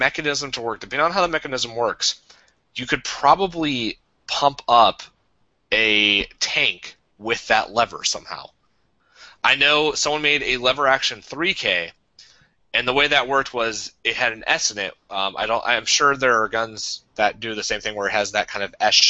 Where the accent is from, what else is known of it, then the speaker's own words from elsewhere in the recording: Atlanta, Georgia, United States; I grew up in Atlanta, which is very city oriented, so I never had like a BB gun or anything like that.